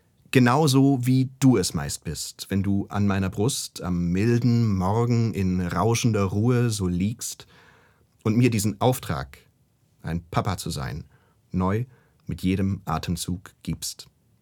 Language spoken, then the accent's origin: German; Esslingen am Neckar, Baden-Württemberg, Germany; Ich komme aus Esslingen am Neckar